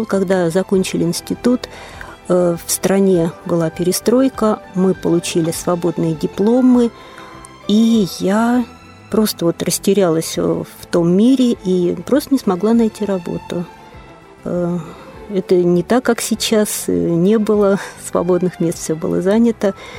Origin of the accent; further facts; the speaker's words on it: Ryazan, Ryazan Oblast, Russia; Мне 48 лет. Я коренная рязанка. Училась я в 31-й школе города Рязани.